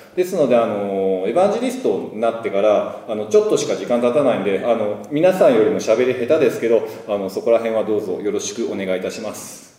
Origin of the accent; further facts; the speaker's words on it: Yokohama, Kanagawa, Japan; also born or lived in Kobe; で、神戸で生まれまして、横浜で育ちました。生粋の浜っ子です。